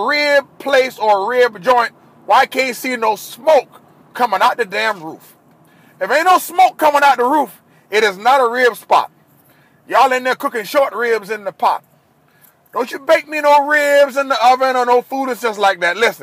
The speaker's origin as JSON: {"language": "English", "region": "Florida", "country": "United States", "said": "I am from the South. The Deep South. Don't get no deeper than South Florida. I'm from the Deep South."}